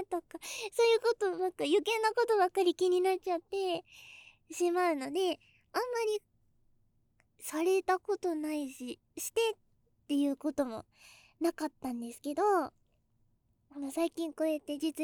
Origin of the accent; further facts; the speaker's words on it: Tokyo, Japan; 東京生まれ東京育ちの A 型、